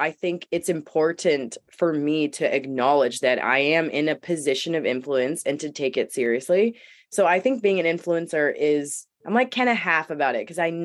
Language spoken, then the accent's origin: English; United States; accent: American; because I'm an American accent